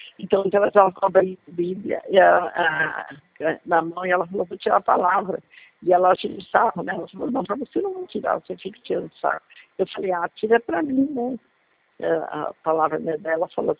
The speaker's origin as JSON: {"language": "Portuguese", "town": "Santo Ângelo", "region": "Rio Grande do Sul", "country": "Brazil", "tie": "born there", "said": "Santo Ângelo"}